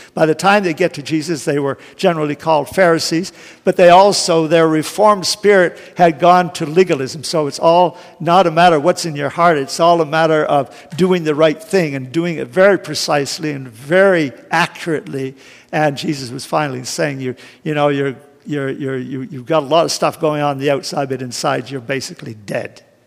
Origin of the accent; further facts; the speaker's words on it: Fredericton, New Brunswick, Canada; in my hometown of Fredericton